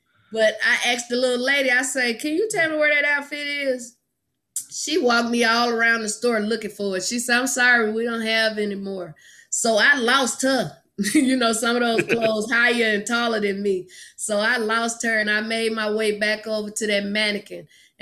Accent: Arkansas, United States; I was born and raised in Arkansas.

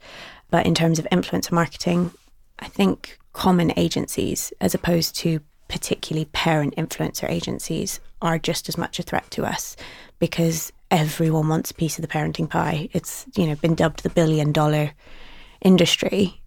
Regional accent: United States; now in United Kingdom; I mean, growing up in the States, on cable TV, like there was ads every 7 minutes.

